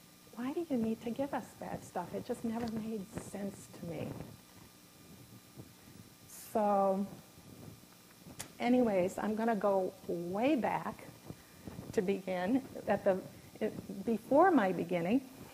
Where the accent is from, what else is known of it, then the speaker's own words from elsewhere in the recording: West Groton, Massachusetts, United States; that's how I ended up growing up in the Congregational church, because when my parents moved to West Groton, they didn't have a Methodist church there